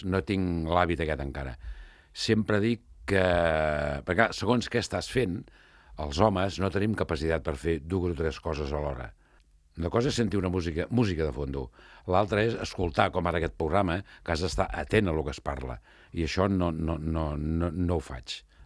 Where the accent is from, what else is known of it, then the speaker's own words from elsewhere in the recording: Martorell, Catalonia, Spain; moved away; fa 40 anys que sóc fora de Martorell i m'ho miro en perspectiva